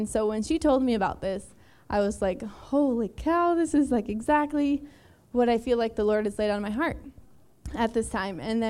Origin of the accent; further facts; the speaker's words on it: Madison, United States; I am originally from Madison, and I attended Living Hope Wesleyan Church from about middle school up until I graduated and left for college